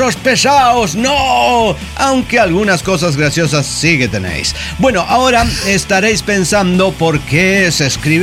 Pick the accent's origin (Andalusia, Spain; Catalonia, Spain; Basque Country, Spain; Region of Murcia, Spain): Catalonia, Spain; Barcelona; Barcelona, Cataluña, España.